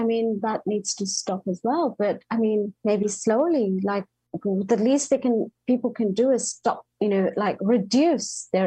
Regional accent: India; But I'm like, I'm Indian. I live a very simple life.

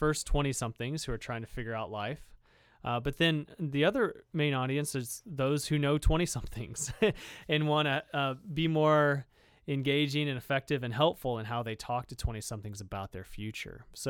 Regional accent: Indiana, United States; And I had to say, listen, I'm from Indiana. This is, I'll take it. It's good weather.

